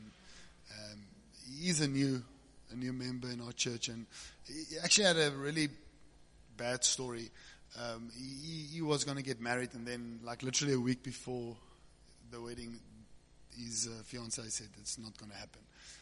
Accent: Cape Town, Western Cape, South Africa; now in Secunda, South Africa; I'm the pastor from Secunda, and I was upgraded to Secunda from Cape Town.

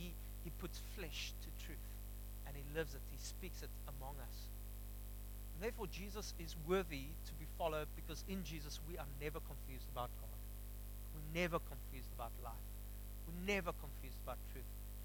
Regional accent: Upington, Northern Cape, South Africa; Okay, I'm from Upington. Don't judge me.

